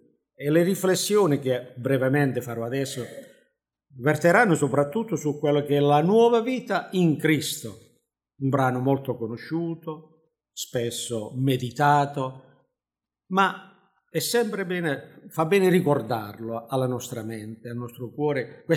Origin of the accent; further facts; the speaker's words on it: Apulia, Italy; now in Torre Pellice, Italy; Devo darvi dei saluti non dalla Puglia, ma da Torre Pelice, dal Piemonte, da pugliese a piemontese. È andata così, ma va bene, va bene. Questa valle, la Val Pellice, siamo stati accolti nella Val Pellice. Ci troviamo bene